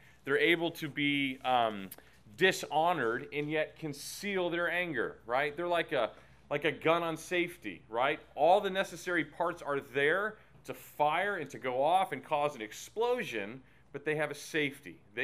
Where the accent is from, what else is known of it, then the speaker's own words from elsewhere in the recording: Texas, United States; I'm from Texas, so a few of you may be familiar with that.